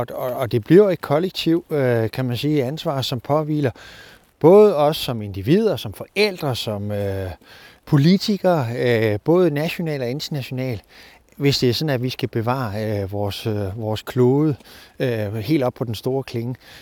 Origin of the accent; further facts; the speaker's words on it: Central Denmark Region, Denmark; Jeg kommer fra Vestjylland. Der boede fordelingen af menneskerne helt anderledes.